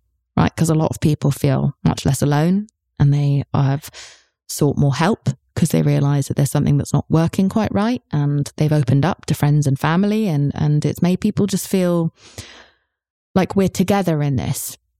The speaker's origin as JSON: {"language": "English", "region": "England", "country": "United Kingdom", "said": "Which normally, as an English person, I would never, ever do."}